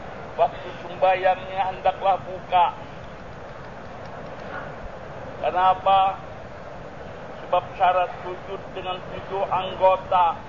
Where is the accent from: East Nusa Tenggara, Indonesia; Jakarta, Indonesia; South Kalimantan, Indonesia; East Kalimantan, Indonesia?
South Kalimantan, Indonesia; Saya orang Indonesia, saya orang Banjar